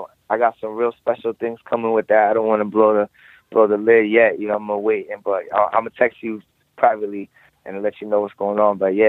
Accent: Lawrence, Massachusetts, United States; This year, we usually just do it in my hometown. Like I told you, Lawrence, Mass is the poorest city in Massachusetts, so it really needs it.

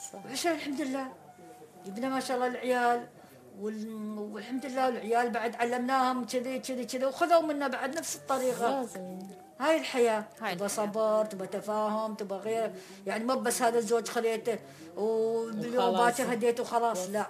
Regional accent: Ras Al Khaimah, United Arab Emirates; سدروا عندنا في راس الخيمة صرنا في ريش العلي

